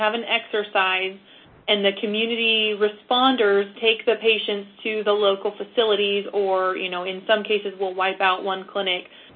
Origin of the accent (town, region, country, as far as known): Kansas, United States